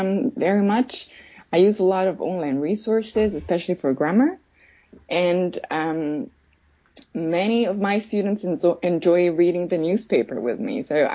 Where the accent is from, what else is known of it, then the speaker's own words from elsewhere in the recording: Pordenone, Friuli-Venezia Giulia, Italy; English is a second language; now in Berlin, Germany; I'm from northeast of Italy. I come from a very small town. It's called Pordenone, 100 kilometers from Venice.